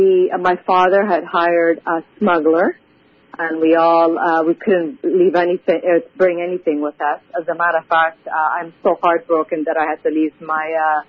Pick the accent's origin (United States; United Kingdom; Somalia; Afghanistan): Afghanistan; My happiest moment growing up in Afghanistan was the family vacations that we took in the most beautiful, picturesque parts of Kabul